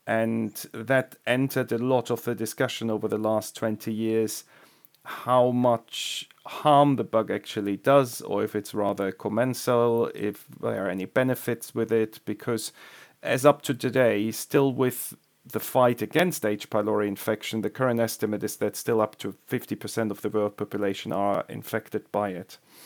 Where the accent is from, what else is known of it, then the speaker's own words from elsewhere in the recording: Germany; English is a second language; moved away as an adult; now in Oxford, United Kingdom; I'm originally from Germany, so I grew up there and had also my main training there. But then I came to the UK now 12 years ago, first to Cambridge, and now I work as a consultant gastroenterologist in Oxford.